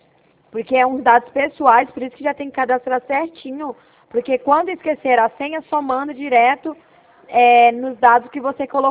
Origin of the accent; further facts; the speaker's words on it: Ribeirão Preto, São Paulo, Brazil; a gente é daqui de Ribeirão.